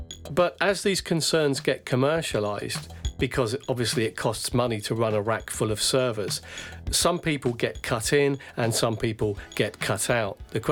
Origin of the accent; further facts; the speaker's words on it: United Kingdom; speaking as a Brit